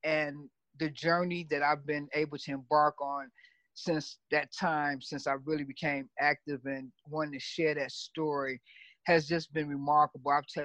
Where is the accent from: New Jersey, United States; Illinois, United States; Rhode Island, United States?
Illinois, United States; Chicago; now in Los Angeles, United States; Okay, well, I'm born and raised in Chicago. I did my first novel in 2008.